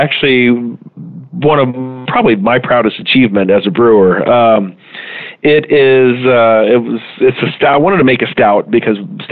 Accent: Houston, Texas, United States; Well, I was born in Houston. I was born here in 1973 at the now extinct Rosewood Hospital. And when I was fairly young, we moved out to the northwest side, which was way out back then.

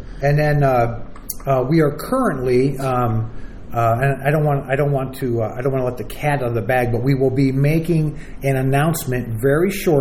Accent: Ohio, United States; also born or lived in Lakewood, Ohio / Pittsburgh, Pennsylvania / Detroit, Michigan; Well, okay, so I'm sort of a Midwest guy. I was born in the Cleveland, Ohio area, Lakewood, Ohio. Moved shortly after that to the Pittsburgh, Pennsylvania area. Then moved to the Detroit, Michigan area, and then found my way back to Ohio.

